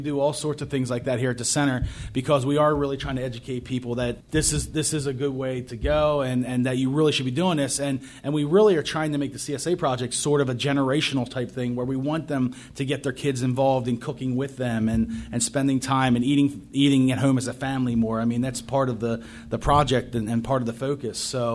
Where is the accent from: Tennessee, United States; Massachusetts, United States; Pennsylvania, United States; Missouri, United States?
Pennsylvania, United States; Lancaster; now in Baltimore, United States; And here in Baltimore, I'm not from Baltimore originally. I'm from Lancaster, Pennsylvania. And it's a little slower.